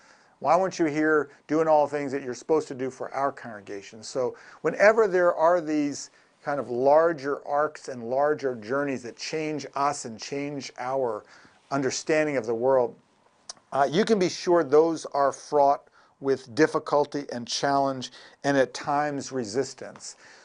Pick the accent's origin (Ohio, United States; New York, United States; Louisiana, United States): New York, United States; I'm a New Yorker.